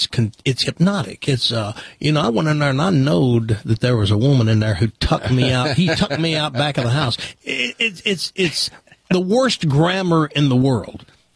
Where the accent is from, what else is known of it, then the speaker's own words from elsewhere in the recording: the South, United States; I'm from the South, okay? And I do believe that there's something about Southern people that draws people in.